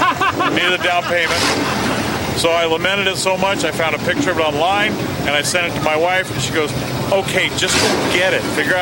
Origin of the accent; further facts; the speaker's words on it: Sierra Madre, California, United States; And we're from Sierra Madre, right next to Pasadena.